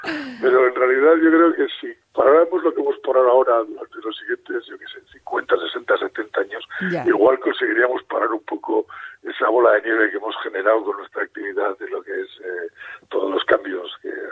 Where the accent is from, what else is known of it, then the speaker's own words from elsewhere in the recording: Erandio, Basque Country, Spain; mi despacho y mi laboratorio estaban en mi pueblo, porque yo soy de Erandio